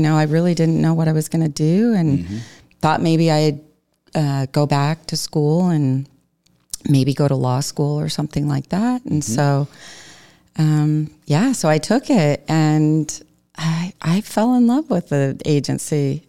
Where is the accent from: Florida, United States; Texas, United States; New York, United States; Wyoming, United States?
Wyoming, United States; after I graduated from college and growing up in Wyoming, you know, I really didn't know anything about U.S. Fish and Wildlife Service.